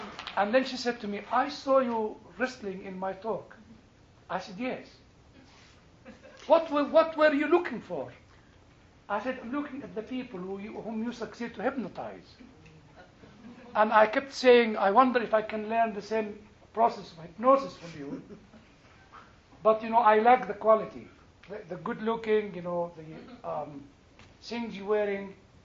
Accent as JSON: {"language": "English", "country": "Egypt", "said": "I said, yes, I come from the Stone Age civilization. You know, and you have seen the pyramids, you know. That's the only thing we have in Egypt."}